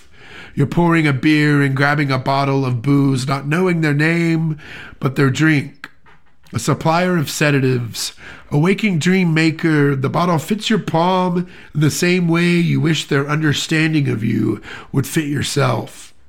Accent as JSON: {"language": "English", "region": "Alabama", "country": "United States", "said": "I'm from Alabama, so that one's kind of like a shout out to the South, and Shadow Lake is, I live by that lake."}